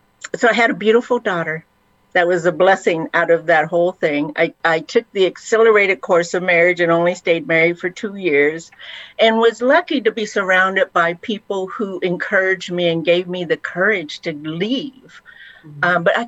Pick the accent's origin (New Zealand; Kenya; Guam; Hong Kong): Guam; I'm from Guam.